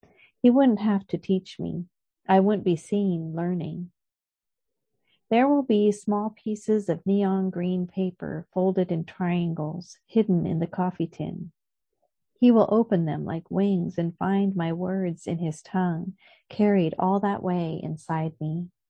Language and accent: English; United States; now in Canada; And also just my place in Canada and as an American being in Canada.